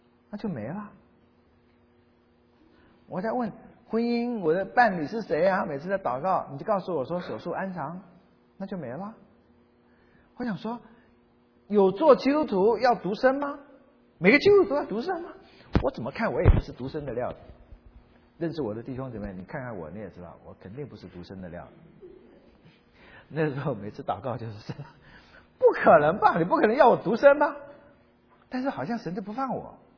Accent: Fujian, China; 的确我们福建闽南人哈，老婆啊，我们不叫爱人的，也不叫老婆的，我们闽南话就叫做牵手的

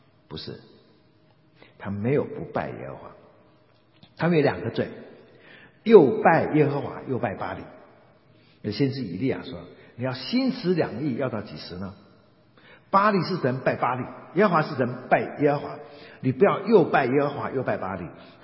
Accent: China; 我们中国人那些各种的庙盖在哪里都是高山嘛

